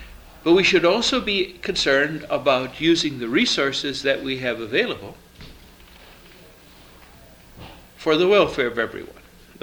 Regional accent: Southeast, United States; I happen to live in a community in which I come from the Southeast. The Southeast is traditionally made up of very small, tightly knit family organizations.

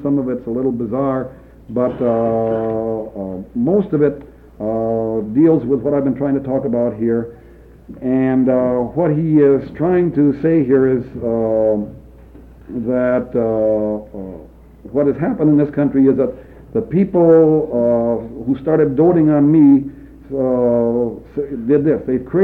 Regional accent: Minnesota, United States; And since I come from Minnesota, we're the home of the big spender

